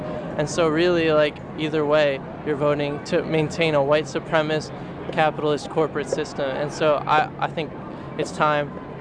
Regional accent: Atlantic City, New Jersey, United States; I'm from Atlantic City.

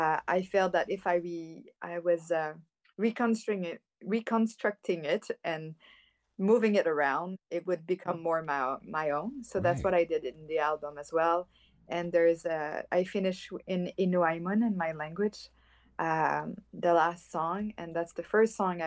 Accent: Mashteuiatsh, Quebec, Canada; multidisciplinary artist from Mashtowiat and up north in Quebec, where there's snow right now, actually. And I am Innu from the Innu Nation. So we say Piekwagami Innu. So Piekwagami is the lake where I come from.

